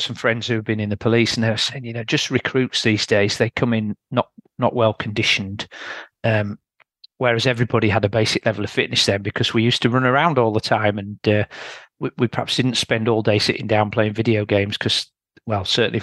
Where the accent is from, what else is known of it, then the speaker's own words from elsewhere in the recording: Yorkshire and the Humber, United Kingdom; I spent most of my formative childhood in Yorkshire